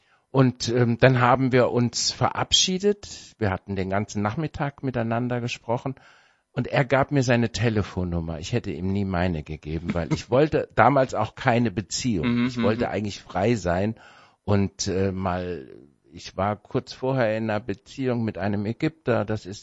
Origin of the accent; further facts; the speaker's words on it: Gedern, Hesse, Germany; geboren bin ich in Gedern im Vogelsberg. Mhm. Da habe ich 20 Jahre gelebt. Ich bin dort zur Schule gegangen bis zur 7. Klasse.